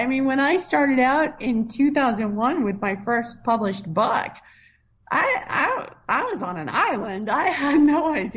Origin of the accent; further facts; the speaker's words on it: Boston, Massachusetts, United States; also born or lived in New York City; especially growing up, being born in New York City and growing up in Boston